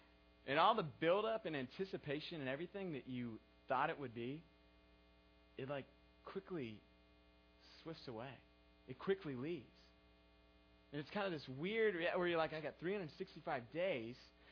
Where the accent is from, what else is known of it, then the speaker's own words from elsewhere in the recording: Houston, Texas, United States; I grew up in Houston, like I've told you guys before, and I had a single mom